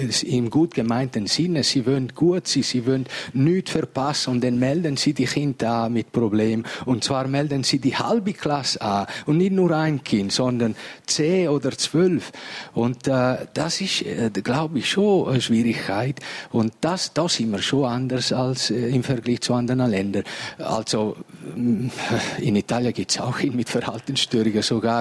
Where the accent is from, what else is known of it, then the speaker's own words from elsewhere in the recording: Poschiavo, Graubünden, Switzerland; Ich bin in einer Familie in Poschiavo aufgewachsen.